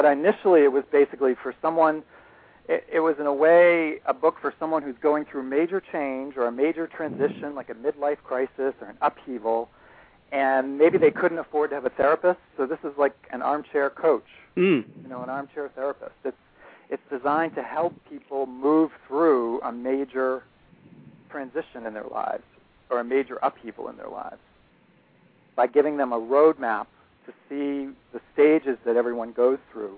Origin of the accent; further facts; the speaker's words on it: Boston, Massachusetts, United States; I'm from Boston.